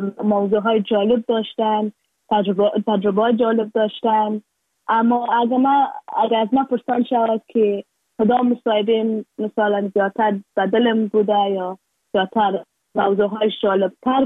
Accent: Afghanistan

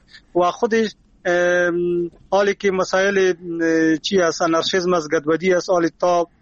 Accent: Afghanistan; first language Pashto; Persian is a second language

